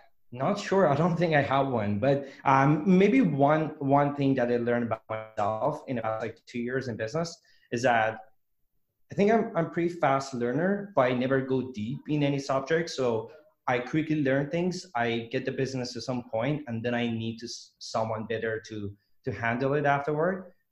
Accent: Iran; English is a second language; moved away as an adult; now in Vancouver, Canada; Yeah. So I'm originally Iranian. I moved to Vancouver in 2012 to study medicine at UBC, University of British Columbia.

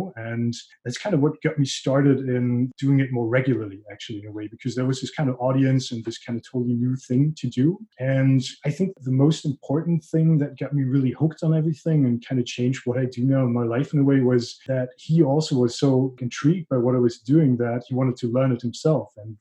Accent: Paderborn, North Rhine-Westphalia, Germany; But I grew up in Paderborn, which is like super small, but somewhat tech-focused city in Germany, west of Germany to be exact.

